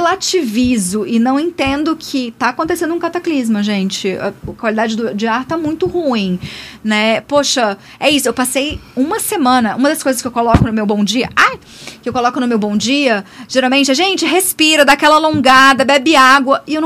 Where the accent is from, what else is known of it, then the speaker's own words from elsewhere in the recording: Brasília, Federal District, Brazil; Mas aqui como brasiliense, a gente teve sempre o maior orgulho de falar do nosso céu.